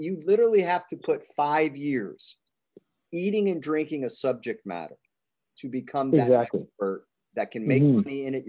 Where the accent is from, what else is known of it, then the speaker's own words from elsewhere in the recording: United States; I'm from the United States of America, where even when it's bad, it's better than 90% of the world.